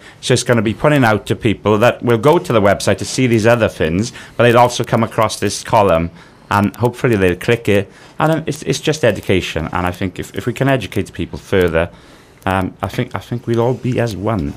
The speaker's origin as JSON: {"language": "English", "region": "Wales", "country": "United Kingdom", "said": "And I'm from the Welsh Valleys originally."}